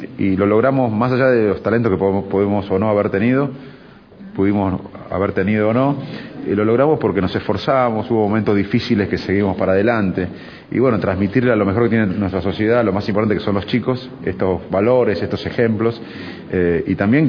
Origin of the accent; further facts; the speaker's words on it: Argentina; obviamente somos todos argentinos y estamos orgullosos de ser argentinos